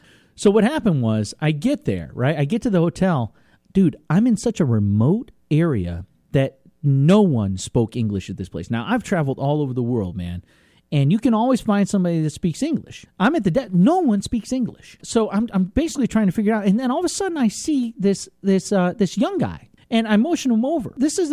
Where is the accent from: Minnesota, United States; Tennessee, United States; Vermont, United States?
Vermont, United States; So I get there, and now I'm a skier. I'm from Vermont, right?